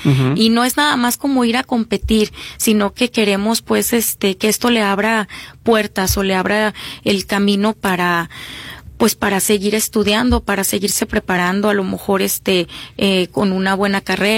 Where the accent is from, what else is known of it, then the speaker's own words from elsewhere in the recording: Cocula, Mexico; De Cocula.